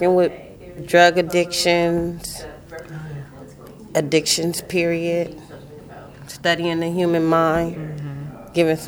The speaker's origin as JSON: {"language": "English", "town": "Oakland", "region": "California", "country": "United States", "tie": "born or raised there", "said": "So as a, from kindergarten, mm-hmm. or from the baby, I was in East Oakland."}